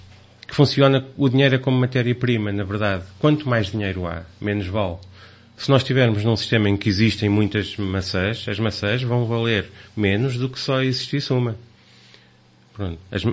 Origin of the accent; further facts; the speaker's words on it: Aveiro, Portugal; mas Portugal continua a ser... o meu país, Aveiro continua a ser a minha cidade. Eu de maneira nenhuma consigo esquecer o local onde nasci